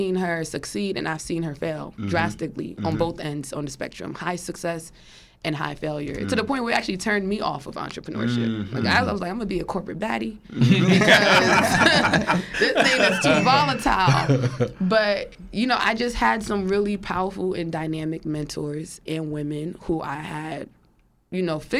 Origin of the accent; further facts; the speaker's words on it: East Orange, New Jersey, United States; went to work back in my hometown city of East Orange with Mayor Green